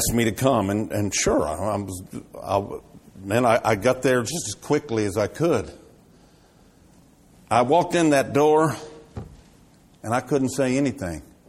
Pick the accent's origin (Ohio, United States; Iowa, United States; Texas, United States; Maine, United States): Texas, United States; Houston; I was born and raised in Houston.